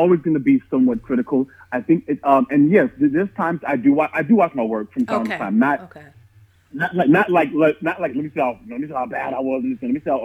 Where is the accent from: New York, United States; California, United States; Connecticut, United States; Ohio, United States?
New York, United States; New York City; I'm from the Bronx, and boom, that was it.